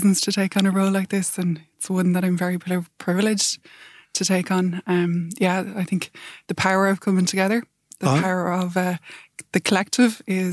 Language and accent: English; Castlerea, Connacht, Ireland; I grew up in Castlereagh in Roscommon. So it was, at that time, I think when we moved there was something like 27 pubs in the area, which in a small town.